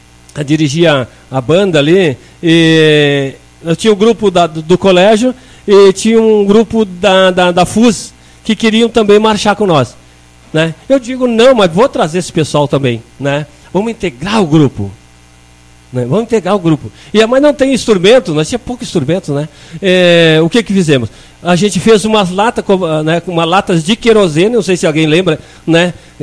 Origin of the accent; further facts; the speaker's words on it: Vargem do Agudo, Brazil; Perguntar na Vargem do Agudo, minha terra natal